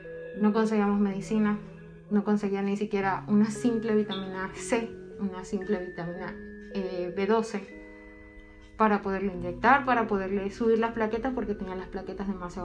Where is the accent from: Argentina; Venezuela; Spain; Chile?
Venezuela; now in Mexico; Ya tengo 1 año y 5 meses acá en México. Soy venezolana. Nuestro motivo de salir de Venezuela es por la persecución política que existe allá.